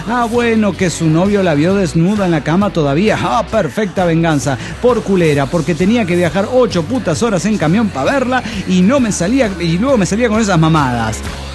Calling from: Morelia, Michoacán, Mexico; de Morelia, Michoacán.

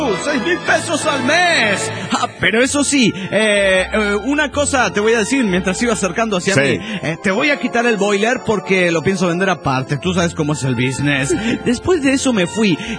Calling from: Costa Rica; Hola, ¿cómo están? … de Costa Rica.

